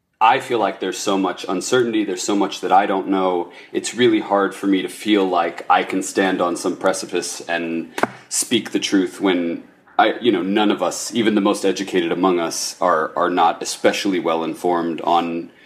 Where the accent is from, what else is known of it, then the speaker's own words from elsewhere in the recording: Ohio, United States; I'm from Ohio. I know that my family is particularly defiant and particularly stubborn